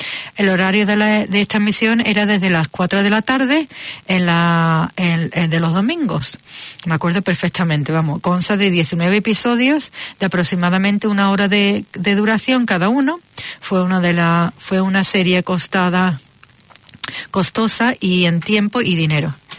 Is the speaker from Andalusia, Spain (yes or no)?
yes; Seville, Andalusia, Spain; cuando yo era pequeñita me crié en Sevilla